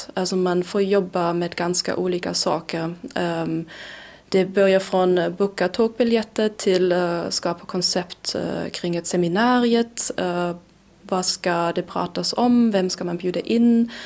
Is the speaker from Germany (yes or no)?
yes; Germany; Swedish is a second language; now in Sweden; Och jag kommer från Tyskland och när jag började jobba